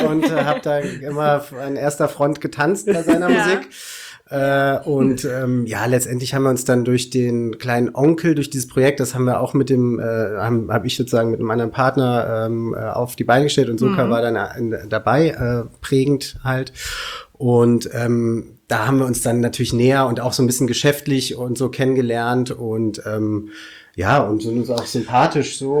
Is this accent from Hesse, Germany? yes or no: yes; Kassel, Hesse, Germany; born there; komme auch gebürtig aus Kassel